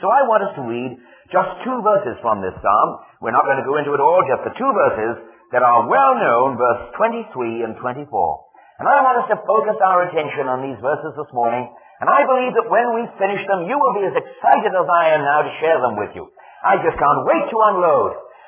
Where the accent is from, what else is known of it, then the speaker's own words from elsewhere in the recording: Wales, United Kingdom; first language Welsh; English is a second language; sang it to that Welsh tune … It made me feel like I was back home again, that being my first language.